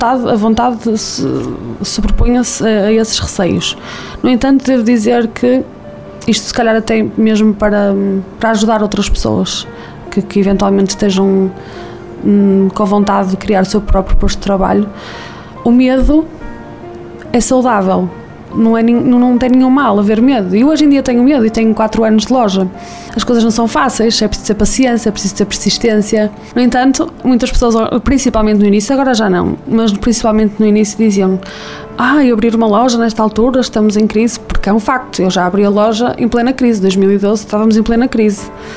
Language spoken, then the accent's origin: Portuguese; Viana do Castelo, Portugal; now in Vienna, Austria; Ponte, olhava para o Monte Santa Luzia, era assim um sentimento inexplicável. Pronto, estou a chegar à minha terra, que maravilha.